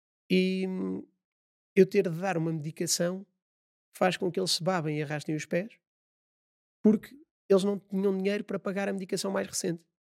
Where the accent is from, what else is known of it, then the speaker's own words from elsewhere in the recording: Coimbra, Centro, Portugal; Mas eu sou de Coimbra, portanto...